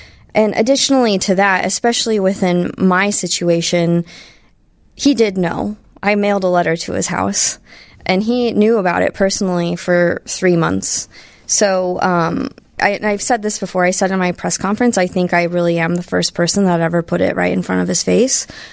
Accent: Illinois, United States; now in Chicago, United States; I grew up in Central Illinois, so I didn't even really know what the Chicago Machine was

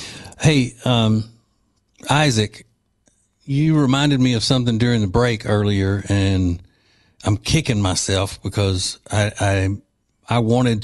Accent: Louisiana, United States; also born or lived in Alabama; Well, I grew up in Louisiana, but I lived in Alabama before we moved to Charlotte.

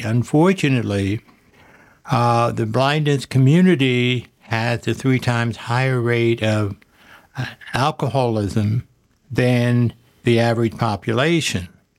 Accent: Philadelphia, Pennsylvania, United States; He's a graduate of the Lutheran Seminary in my hometown, Philadelphia.

